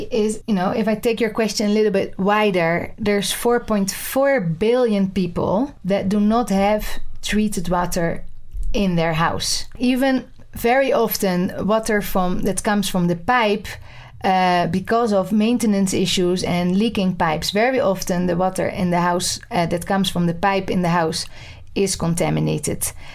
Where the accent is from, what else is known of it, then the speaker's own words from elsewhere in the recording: Netherlands; English is a second language; So I come from the Netherlands. In the Netherlands, we have safe water everywhere.